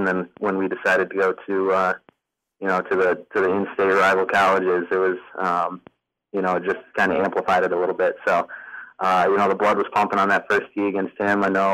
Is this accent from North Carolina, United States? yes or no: no; Grand Rapids, Michigan, United States; he was from Muskegon, I was from Grand Rapids